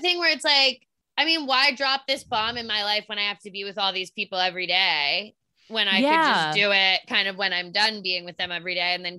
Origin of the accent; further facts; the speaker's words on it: Virginia, United States; I mean, I'm from Northern Virginia, so everybody did beach week.